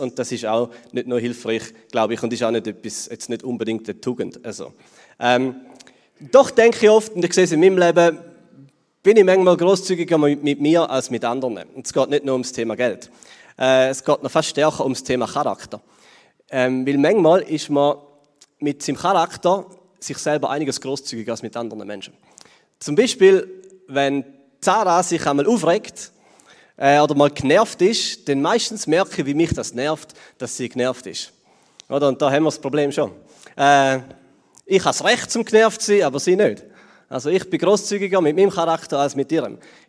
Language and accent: German; Switzerland; Ich glaube, als Schweizer haben wir auch noch so ein bisschen Kultur aufbauen